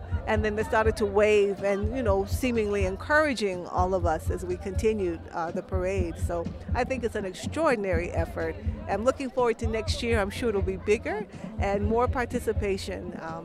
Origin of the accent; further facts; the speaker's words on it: New York, United States; I'm here from New York.